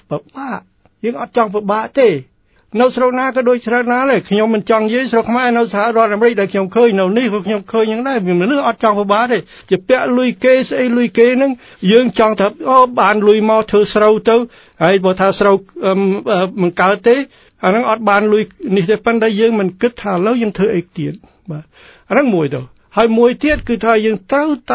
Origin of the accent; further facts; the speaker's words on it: Koh Andaet, Takeo, Cambodia; ខ្ញុំមកពីស្រុកស្រែបាទនៅស្រុកកំពង់ឈូកហ្នឹងស្រុកកំពង់ឈូកកោះអណ្ដែតហ្នឹង